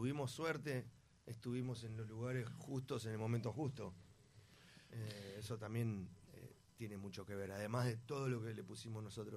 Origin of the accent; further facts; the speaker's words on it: Buenos Aires, Argentina; moved away; Yo me crié primero en Buenos Aires.